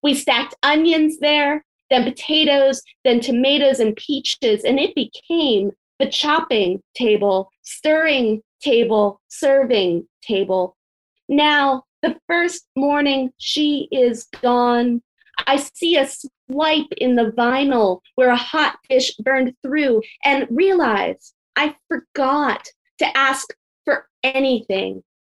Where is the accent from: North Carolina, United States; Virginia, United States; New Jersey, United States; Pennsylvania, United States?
Virginia, United States; Vienna; I was born in Northern Virginia. I was born in Fairfax and grew up in Vienna.